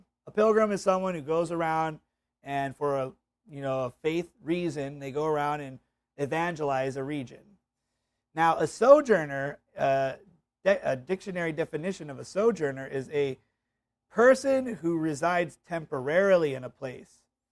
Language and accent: English; Hawaii, United States; I guess it's weird because I'm from Hawaii.